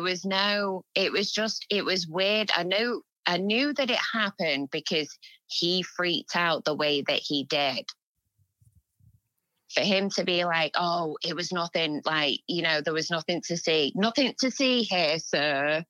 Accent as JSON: {"language": "English", "region": "England", "country": "United Kingdom", "said": "because we're English. I mean, even though he was Jamaican, he was in England"}